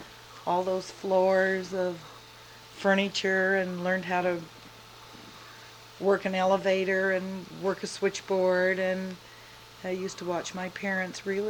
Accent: Portland, Oregon, United States; also born or lived in Salem, Oregon; I was born in Salem, Oregon, on January 10th, 1929. And I lived in Salem until I was two, and my parents moved to Portland.

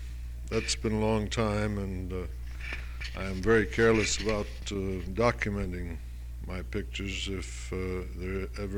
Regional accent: Palisade, Colorado, United States; born there; Well, I'm assured that I was born in Palisade, Colorado, which is a little town about 12 miles from Grand Junction

